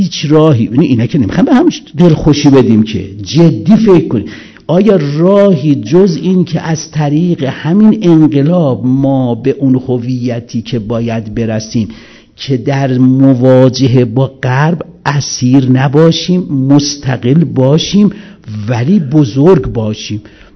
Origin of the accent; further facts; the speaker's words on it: Iran; ما شرقیم، ما ایرانیم